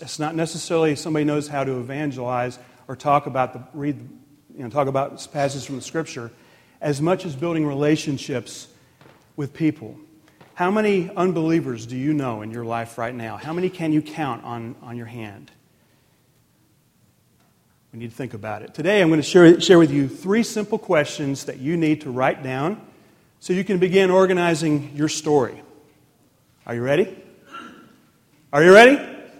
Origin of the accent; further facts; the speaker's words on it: Washington, District of Columbia, United States; born there; I was born in Washington, D.C. I was, I'm 45 years old.